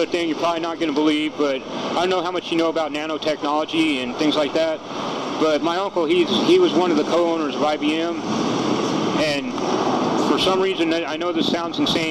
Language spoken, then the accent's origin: English; Denver, Colorado, United States; From Denver. I grew up in Denver. I was born here, but I grew up in Denver.